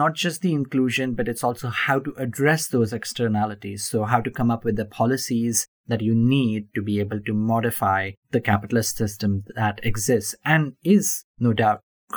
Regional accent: India; because I grew up in India, a country that went from, after independence, socialist roots to capitalist roots.

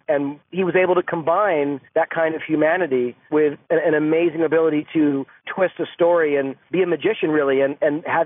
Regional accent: Los Angeles, California, United States; I was a kid, and growing up in Los Angeles, The Twilight Zone was on twice a day on Channel 5.

